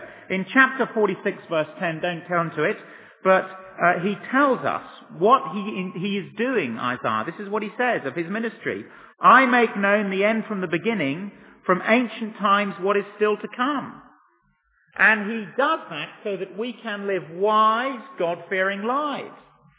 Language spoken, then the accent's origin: English; England, United Kingdom; So again, thinking and speaking as an English snob, I thought both his contribution to and his testimony in the Iran-Contra debate was theatrical, unstable and foolish.